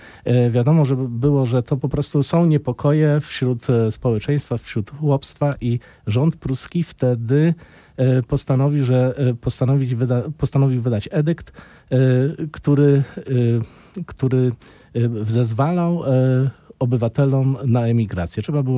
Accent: Strzelce Opolskie, Opole Voivodeship, Poland; Ja pochodzę w ogóle z Opolszczyzny. Urodziłem się, wychowałem w mieście Strzelce Opolskie.

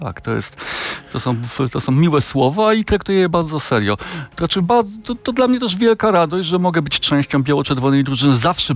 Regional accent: Kraków, Lesser Poland, Poland; z Krakowa

